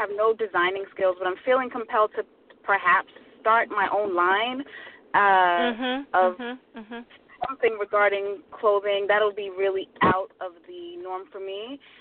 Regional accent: Bronx, New York, United States; born there; And I was born in the Bronx at 1:17 a.m.

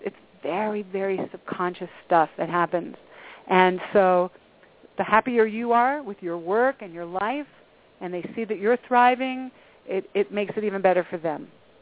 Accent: Delaware, United States; I'm from Delaware originally.

